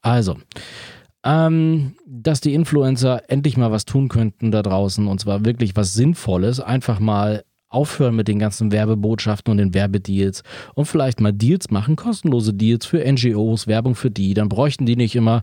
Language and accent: German; East Germany, Germany; born there; Ja, ich bin im Osten geboren, in einem Land, was ich mal Deutsche Demokratische Republik nannte.